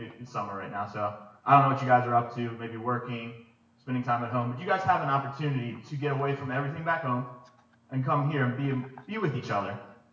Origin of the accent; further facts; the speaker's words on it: Maryland, United States; I'm from Maryland, up north.